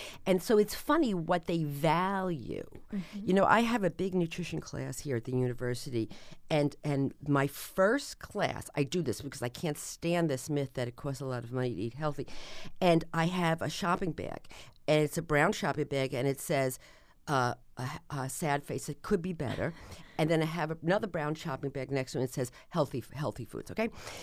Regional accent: New Jersey, United States; I mean, I'm from New Jersey, and I can calculate 20% off before I can speak English.

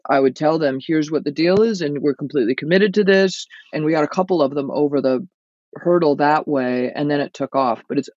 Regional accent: United States; You know, I'm an American. I went to business school. I'm a capitalist.

